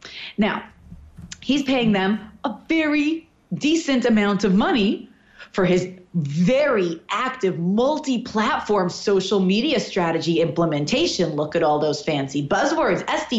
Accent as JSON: {"language": "English", "region": "New York", "country": "United States", "said": "That's exactly what I envision. I'm from New York."}